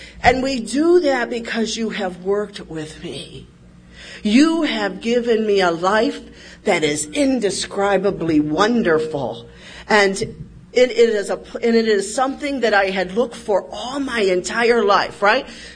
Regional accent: Cleveland, Ohio, United States; I'm born and raised in Cleveland, Ohio.

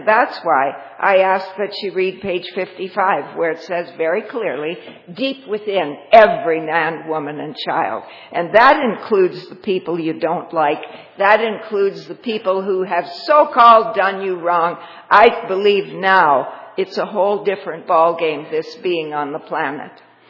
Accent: Toronto, Ontario, Canada; So I said … I'm from Toronto.

